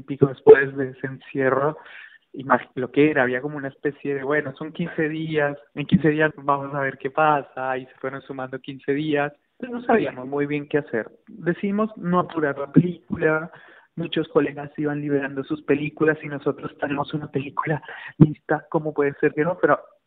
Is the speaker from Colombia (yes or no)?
yes; Colombia; moved away as an adult; now in Buenos Aires, Argentina; Soy colombiano. Ya a los 18 años migro a Buenos Aires, vengo a estudiar cine